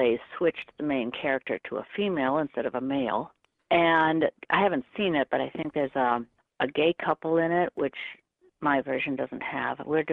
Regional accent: Ohio, United States; I'm originally from Ohio, born to a mother who was a dancer.

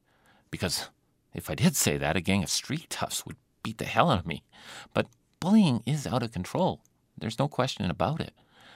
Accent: Canada; I'm from Canada

